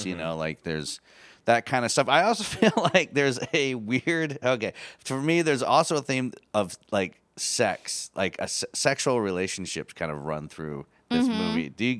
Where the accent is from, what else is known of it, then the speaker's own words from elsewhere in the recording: Michigan, United States; Yeah, I'm from Michigan. I think that goes hand in hand with being from the northern states.